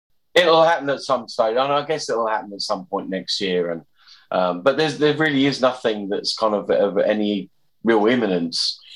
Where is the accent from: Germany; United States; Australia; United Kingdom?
United Kingdom; Medway, South East England; I'll be leaving the ghetto and returning to my hometown of Medway.